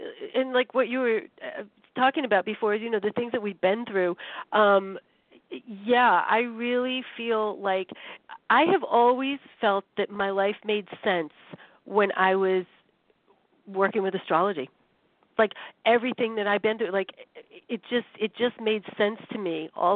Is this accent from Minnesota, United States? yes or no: no; Boston, Massachusetts, United States; it's just my Yankee way, sorry, you know, Patriots fan, I'm from Boston, and that ain't going away, people